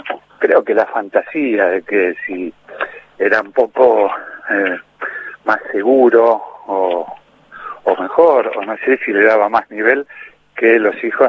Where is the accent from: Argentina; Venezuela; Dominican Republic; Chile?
Argentina; Villa Lynch, Buenos Aires Province; born there; No, yo en verdad nací en Villa Lynch.